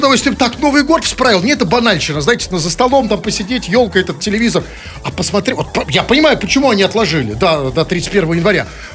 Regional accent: Saint Petersburg, Russia; Никакого хаоса, потому что мы петербуржцы.

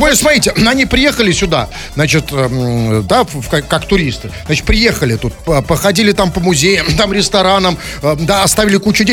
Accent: Saint Petersburg, Russia; А как выглядим мы, петербуржцы?

